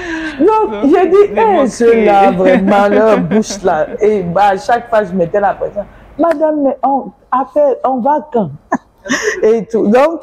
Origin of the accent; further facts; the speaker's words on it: Togo; moved away as an adult; Donc, je suis partie du Togo.